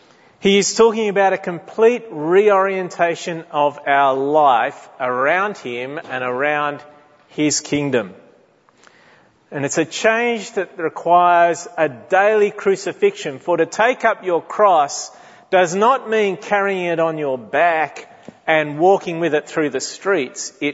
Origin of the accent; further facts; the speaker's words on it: Australia; there is perhaps no greater area of our lives for us as Australian Christians and Australian Christian men that we need to hear and obey these words of Jesus